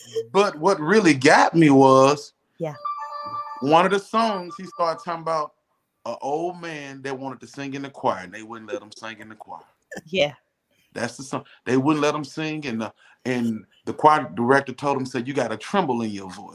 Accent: Canton, Mississippi, United States; now in Atlanta, United States; I'm originally from Canton, Mississippi. Now I live in Atlanta, Georgia. I've been in Atlanta since 2016.

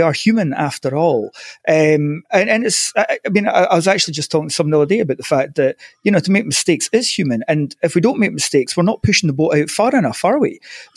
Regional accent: United Kingdom; I mean, we are British after all, but of moaning about stuff.

